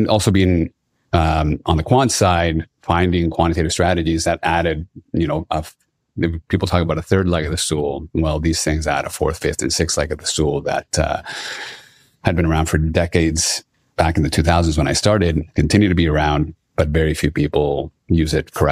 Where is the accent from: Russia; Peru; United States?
Peru; Lima; I was born and raised in Lima, Peru.